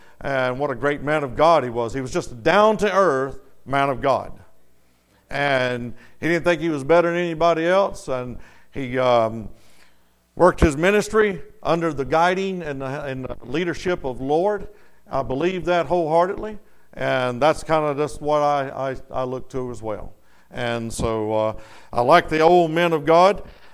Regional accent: Pensacola, Florida, United States; and we're from Pensacola, Florida, and we're so glad to be here.

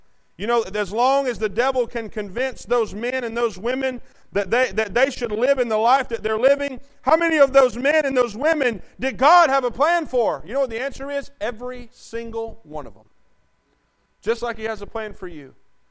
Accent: United States; it burdens me as an American

